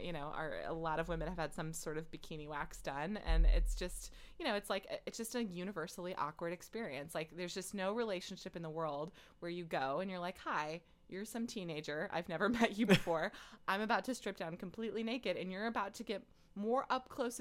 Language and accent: English; Farmers Branch, Texas, United States; growing up in Farmers Branch, Texas.